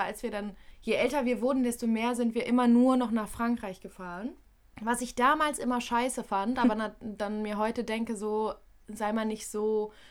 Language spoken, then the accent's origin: German; North Rhine-Westphalia, Germany; Und halt Umgebung, was bei uns in NRW halt so ist.